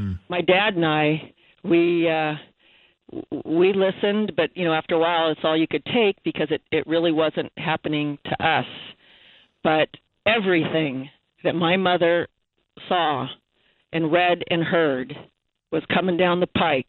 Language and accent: English; Whittier, California, United States; everything that I knew and growing up in Whittier, everything is upside down and backwards